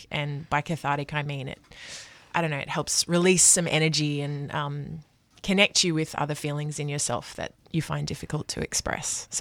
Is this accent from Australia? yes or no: yes; Brisbane, Queensland, Australia; moved away; So I grew up in Brisbane and I moved here 15 years ago.